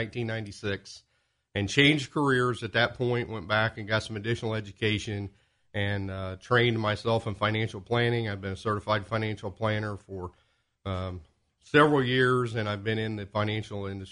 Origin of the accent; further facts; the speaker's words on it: Clay City, United States; Well, I'm from Clay City, graduate of Clay City High School, proudly can say